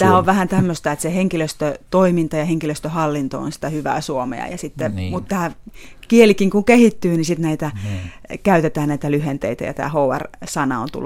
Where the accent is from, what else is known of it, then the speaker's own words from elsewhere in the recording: Lahti, Päijänne Tavastia, Finland; now in Helsinki, Finland; Olen kotoisin Lahdesta ja Lahdessa olen ollut Etelä-Suomen Sanomissa töissä ja paikallisradiossa juontajana 3 vuotta ja sitten tulin Helsinkiin opiskelemaan lisää radio- ja TV-alaa.